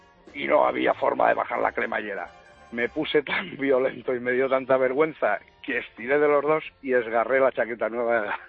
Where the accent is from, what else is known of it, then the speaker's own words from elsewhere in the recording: Valencia, Valencian Community, Spain; soy de Valencia